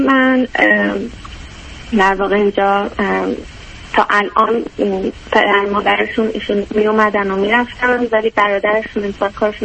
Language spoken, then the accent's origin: Persian; Iran; moved away as an adult; now in Canada; ما کلن از ایران مهاجرت کردیم. از طریق پدرم که تخصصی اقدام کرده بودن اومدیم کانادا